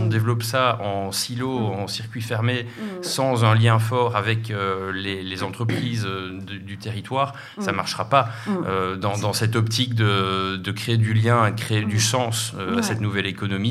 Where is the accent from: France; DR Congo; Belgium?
Belgium; On l'a pas dit, mais je suis belge, hein, comme Monsieur Gunther Pauli.